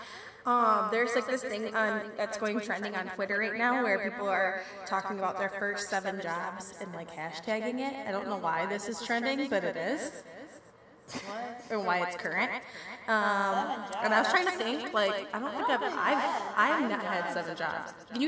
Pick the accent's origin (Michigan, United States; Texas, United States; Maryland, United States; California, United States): Michigan, United States; Maybe that's why people call me I'm a youper.